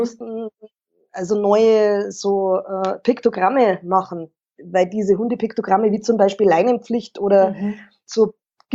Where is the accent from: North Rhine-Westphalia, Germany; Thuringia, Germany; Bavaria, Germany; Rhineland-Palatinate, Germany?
Bavaria, Germany; Burghausen; Nein, ich bin aus Burghausen, das gehört also weder zum Chiemgau noch zum Berchtesgadener Land noch zu Salzburg, das ist von Salzburg 60 Kilometer weit weg.